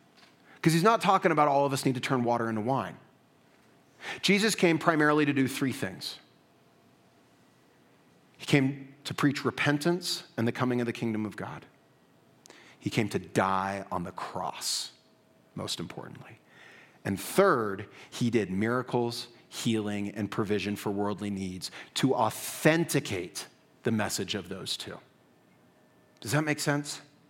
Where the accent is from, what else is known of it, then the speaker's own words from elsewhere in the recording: Texas, United States; I'm a Texan, so I'm prone to air conditioning.